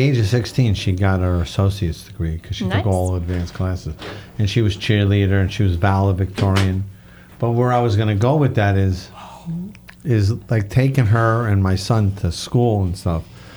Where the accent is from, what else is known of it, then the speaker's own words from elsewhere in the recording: Ithaca, New York, United States; born there; I was born in Ithaca, New York.